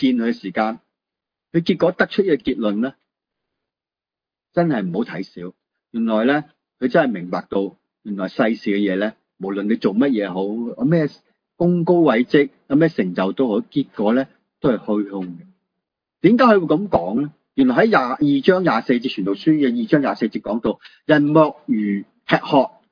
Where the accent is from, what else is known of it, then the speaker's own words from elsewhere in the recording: China; 我哋中国人嘅文化就咩啊？要吃要喝，食咧同饮咧系最重要嘅。